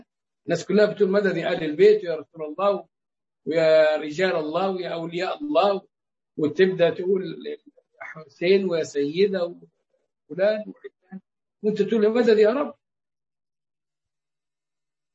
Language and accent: Arabic; Egypt; نحن كمصريين